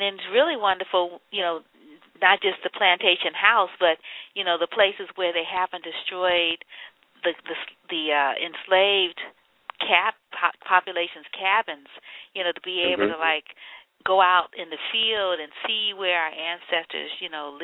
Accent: New Orleans, Louisiana, United States; Oh, yeah, I was born in New Orleans, and when I went back home, you know, as an adult, I wanted to see some plantations

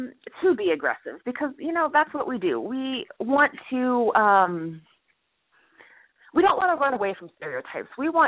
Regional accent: Chicago, Illinois, United States; so we thought maybe doing a Chicago branch, because I'm from Chicago, would be a fantastic idea.

